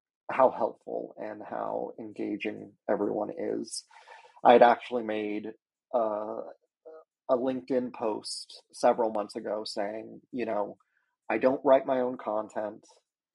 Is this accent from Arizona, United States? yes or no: yes; Phoenix, Arizona, United States; now in Atlanta, United States; Even when I lived in Phoenix, I'm originally from Phoenix, I volunteered for Phoenix Pride. And moving out here to Atlanta